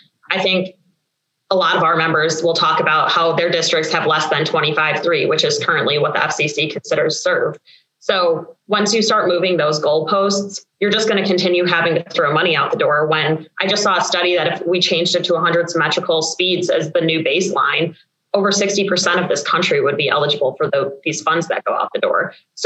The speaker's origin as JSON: {"language": "English", "region": "Midwest", "country": "United States", "said": "And yes, I am a Midwesterner, which you could probably tell after 5 seconds of me talking"}